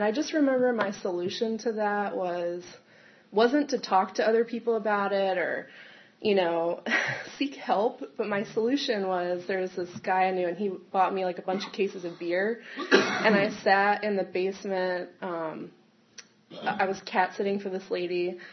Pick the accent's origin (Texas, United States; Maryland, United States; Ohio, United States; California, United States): Maryland, United States; Baltimore; I'm from Baltimore City, and so I fell into this whole, like, waterfront culture